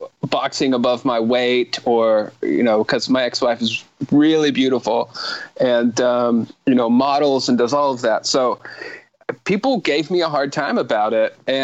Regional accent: the South, United States; because I'm from the South and there's a certain way you grow up here

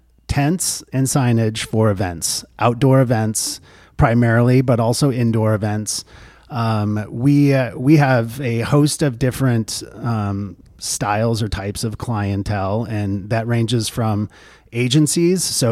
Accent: Traverse City, Michigan, United States; also born or lived in Utah / Oregon / California; about 10 years out west, Utah, Oregon, California, working in the outdoor industry, I moved back to my hometown here, Traverse City.

